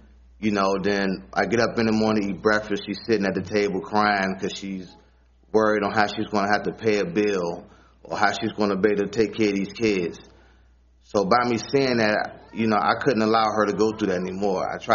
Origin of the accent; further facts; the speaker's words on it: Washington, District of Columbia, United States; I'm from Washington, D.C., 29 years old.